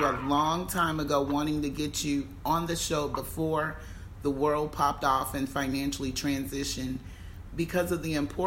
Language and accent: English; Sumter, South Carolina, United States; now in California, United States; he was in my hometown in the East Coast, in a little town called Merck City, Sumter, South Carolina.